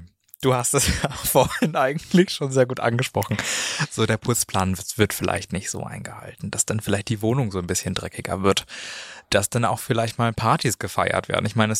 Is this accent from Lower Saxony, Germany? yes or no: yes; Hameln, Lower Saxony, Germany; now in Hannover, Germany; Ich bin ja jetzt ja auch gerade noch frisch in Hannover angekommen. Erstmal zu mir, ich komme aus Hameln und das ist so von hier mit dem Auto ungefähr 45 Minuten entfernt.